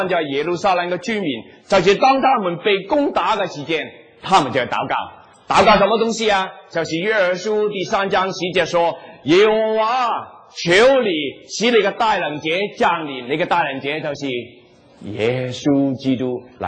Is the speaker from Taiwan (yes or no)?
yes; Taiwan; accent: Taiwanese Mandarin; 我是台湾国语